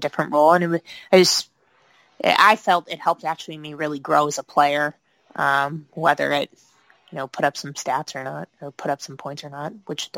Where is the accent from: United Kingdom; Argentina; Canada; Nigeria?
Canada; now in United States; obviously being Canadian, I was going through some immigration changes. I was applying for a green card.